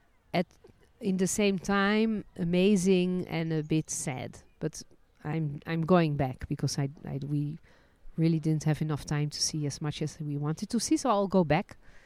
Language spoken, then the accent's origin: English; Netherlands; born there; English is a second language; Dutch. I was born in Dutch. Born in Holland.